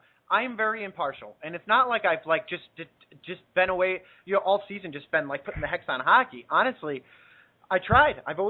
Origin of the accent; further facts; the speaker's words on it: Chicago, Illinois, United States; all I was going to do as a Chicagoan, I'm not just going to start bandwagon jumping like everybody else in this city is.